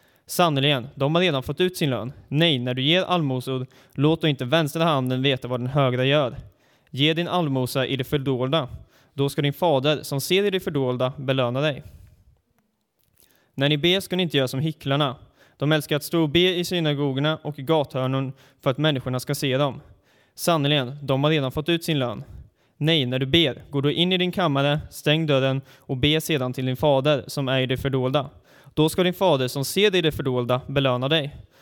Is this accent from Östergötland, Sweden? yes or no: yes; Linköping, Östergötland, Sweden; accent: Östgöta; Annars kommer jag från Linköping från början. Så om det blir bred östgötska så får jag ursäkta mig.